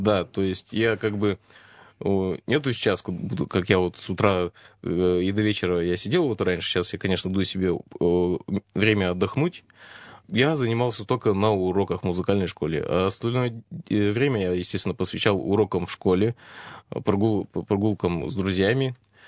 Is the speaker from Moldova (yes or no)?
no; Asbest, Sverdlovsk Oblast, Russia; Я сам из Асбеста.